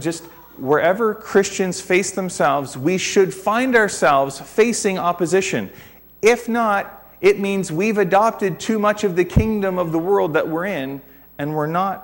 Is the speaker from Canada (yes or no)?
yes; Ontario, Canada; I grew up in Waterloo County.